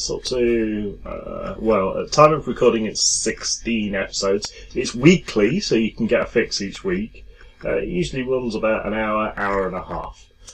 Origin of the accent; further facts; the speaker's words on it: United Kingdom; Well, we are British. We are good at it. We've practiced it for centuries.